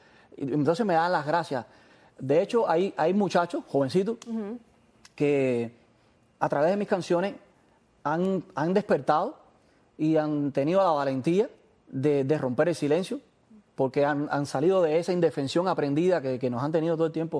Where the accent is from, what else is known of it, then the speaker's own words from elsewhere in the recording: Caibarién, Villa Clara, Cuba; mi pueblo, yo soy de Caibarién. Caibarién es un pueblo pesquero que a 48 kilómetros por el mar tiene como 4 o 5 hoteles 5 estrellas, y mi pueblo se está destruyendo.